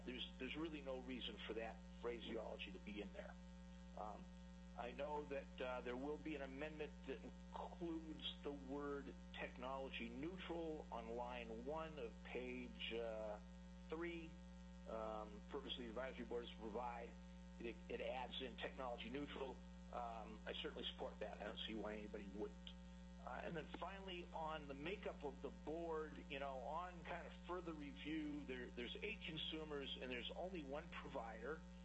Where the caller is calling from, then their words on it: Bethel, Alaska, United States; I am calling from Bethel.